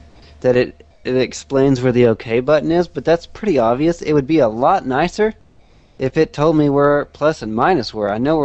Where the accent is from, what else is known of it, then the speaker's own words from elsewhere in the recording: Arkansas, United States; Yeah, and you guys know where I'm from. I'm still from Arkansas. I haven't changed.